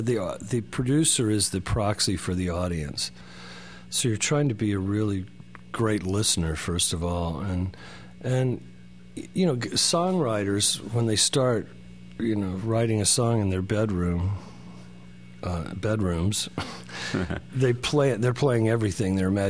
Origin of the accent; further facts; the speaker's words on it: Fort Worth, Texas, United States; I was growing up in Fort Worth, Texas, under the, you know, the threat of nuclear annihilation from the communists.